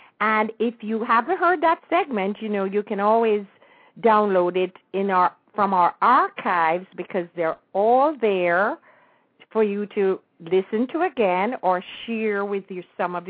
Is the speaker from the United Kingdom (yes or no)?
no; Jamaica; I just love the fact that I was blessed to be born and raised in Jamaica.